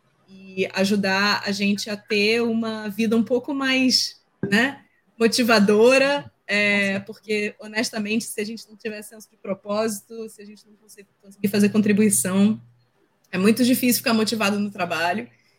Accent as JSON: {"language": "Portuguese", "region": "Rio de Janeiro", "country": "Brazil", "said": "É bom que a gente é carioca, a gente fala palavrão."}